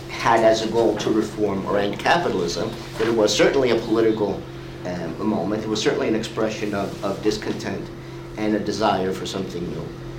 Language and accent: English; Greece; in my home country, in Greece